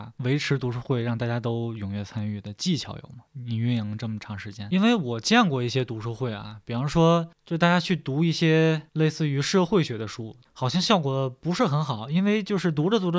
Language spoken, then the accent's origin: Chinese; China; 论语作为我们中国人的，就是我们可以从里面发现我们很多的行为习惯方式思考方式都特别符合这个论语中的文本